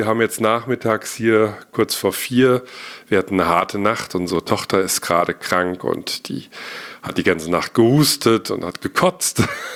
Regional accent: Giessen, Hesse, Germany; born there; Ich bin geboren 1974 in Gießen in Hessen, bin also jetzt fast 45 Jahre alt, noch nicht ganz, aber bald

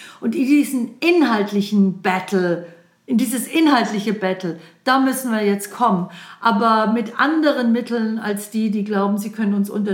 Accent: Southern Germany, Germany; bei uns in Süddeutschland

